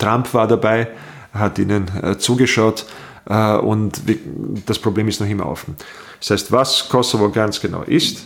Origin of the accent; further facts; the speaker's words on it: Bosnia & Herzegovina; now in Austria; Ich komme aus Bosnien, bin 93, vor langer, langer Zeit, nach Österreich gekommen. Als Kriegsflüchtling, war dann zeitlang in Treskirchen und bin dann ins Burgenland